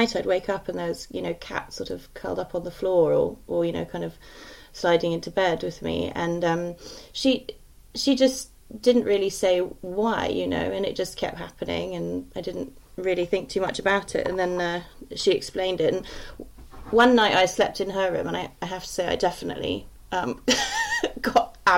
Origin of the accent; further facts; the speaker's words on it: South West England, United Kingdom; I come from Devon.